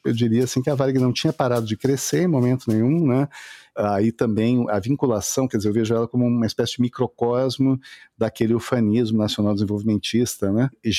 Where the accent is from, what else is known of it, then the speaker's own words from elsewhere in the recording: Porto Alegre, Rio Grande do Sul, Brazil; no meio de bairros da periferia de Porto Alegre, onde eu cresci, assim, tá?